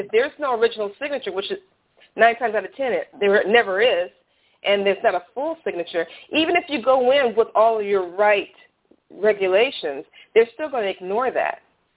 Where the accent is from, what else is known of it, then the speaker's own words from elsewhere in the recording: Michigan, United States; I'm from Michigan, and our court rules specifically spells out